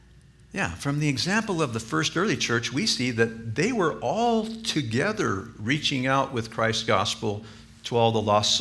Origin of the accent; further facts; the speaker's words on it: Reno, Nevada, United States; All right, I grew up in Reno.